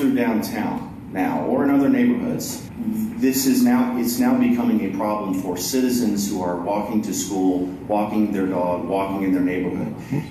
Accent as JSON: {"language": "English", "town": "Austin", "region": "Texas", "country": "United States", "said": "Yes, I'm from Austin. I've been here since 1984."}